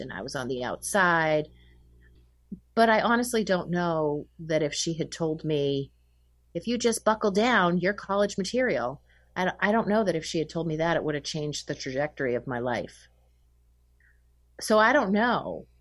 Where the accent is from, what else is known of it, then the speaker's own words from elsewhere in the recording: Winchester, Massachusetts, United States; Well, I grew up just north of Boston. I grew up in Winchester, Massachusetts, and I am the older daughter of two.